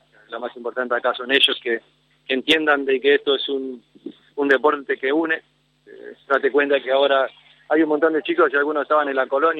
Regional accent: Tablada, Buenos Aires Province, Argentina; born there; Yo nací en Tablada.

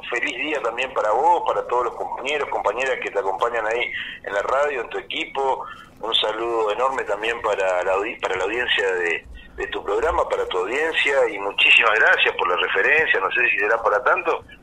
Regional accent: Argentina; soy argentino y por ende soy peronista.

